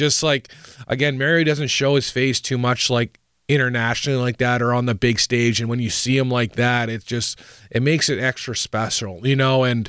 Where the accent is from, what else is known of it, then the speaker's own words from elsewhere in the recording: Canada; I try to explain, like, what it means to put a Canadian jersey as a Canadian